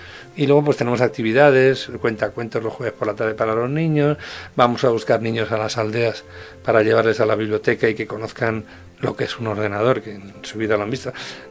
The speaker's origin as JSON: {"language": "Spanish", "country": "Spain", "said": "yo soy español"}